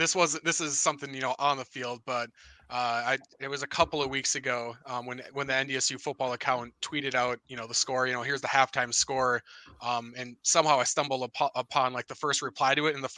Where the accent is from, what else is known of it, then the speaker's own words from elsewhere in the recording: Minnesota, United States; also born or lived in North Dakota; I grew up in Minnesota and spent 4 or 5 years in North Dakota